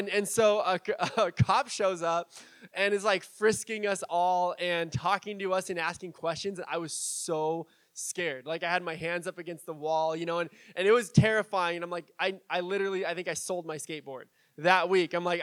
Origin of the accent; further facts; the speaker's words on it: San Diego, California, United States; You know, even though I grew up in San Diego, I liked the beach, but I didn't surf. The water was too cold in San Diego for me to surf